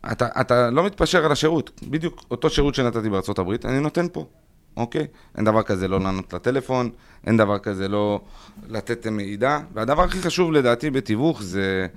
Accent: Bat Yam, Tel Aviv District, Israel; born there; אני אוהב את בת ים, נולדתי שם.

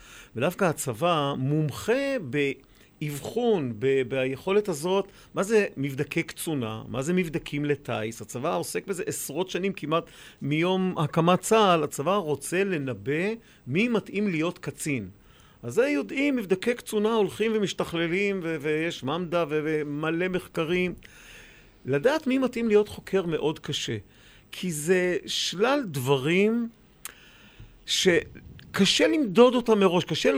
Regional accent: Kiryat Motzkin, Haifa District, Israel; אני נולדתי וגדלתי בקריות, גדלתי בקריית מוצקין, ושם למעשה, משם התגייסתי בסוף.

